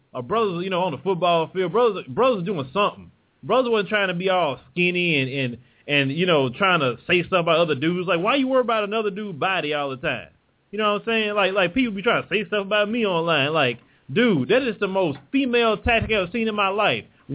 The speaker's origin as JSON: {"language": "English", "region": "the South", "country": "United States", "accent": "country", "said": "I sound country as hell. But then I say, you know what, I'm embrace it because, you know, I am from the South and it'll make me unique."}